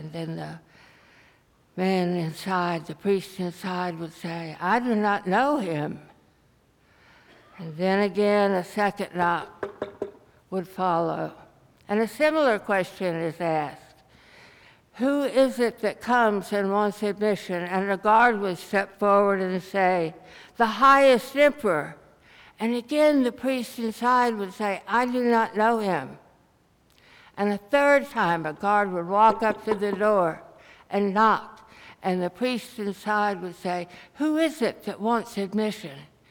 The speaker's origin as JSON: {"language": "English", "town": "Birmingham", "region": "Alabama", "country": "United States", "tie": "born or raised there", "said": "particularly in Birmingham, my hometown"}